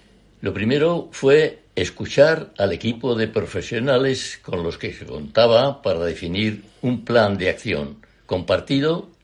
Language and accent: Spanish; Madrid, Community of Madrid, Spain; born there; Verás, yo nací en Madrid hace ya 90 años.